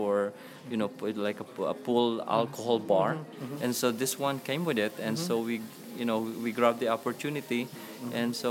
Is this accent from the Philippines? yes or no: yes; Philippines; We're part Japanese, but, we grew up in the Philippines.